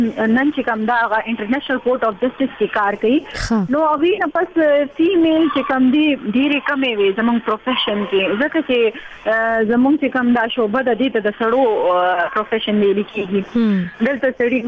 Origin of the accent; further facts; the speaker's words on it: Peshawar, Khyber Pakhtunkhwa, Pakistan; زه د پیښور اوسېدونکی یم او ما خپل ابتدایي تعلیم هم پیښور خار یو پرایویټ اداره ده هلته نه مې لسم امتحان ورکو.